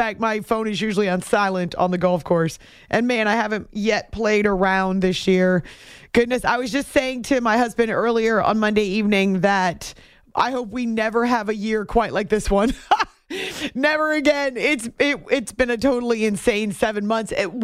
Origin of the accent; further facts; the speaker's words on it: New Hampshire, United States; a place that I really spent a lot of time when I was growing up in New Hampshire.